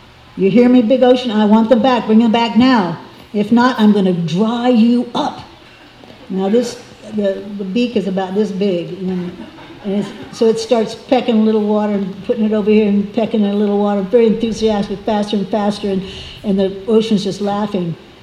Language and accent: English; Miami, Florida, United States; I'm born and raised in Miami. My parents are here. I'm from U.S.